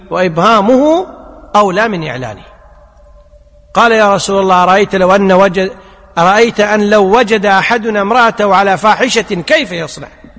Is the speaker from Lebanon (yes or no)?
no; Kuwait; ومثل ما يقولون عندنا بالكويت: صم بكم